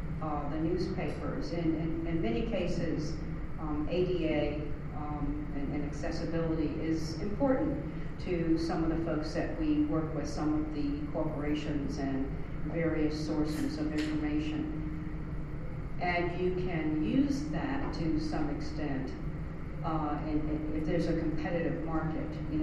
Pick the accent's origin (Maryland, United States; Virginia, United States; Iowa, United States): Virginia, United States; Richmond; I'm from Richmond, Virginia